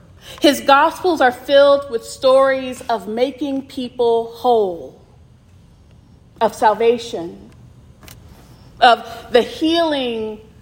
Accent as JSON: {"language": "English", "region": "Georgia", "country": "United States", "said": "I'm from Georgia, so I am used to being asked in the grocery store, am I saved?"}